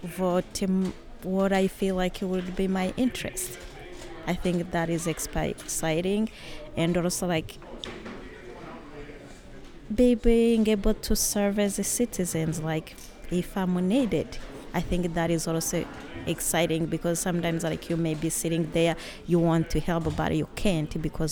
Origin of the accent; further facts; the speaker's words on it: Rwanda; now in United States; I'm from Rwanda. So I came here January 2013.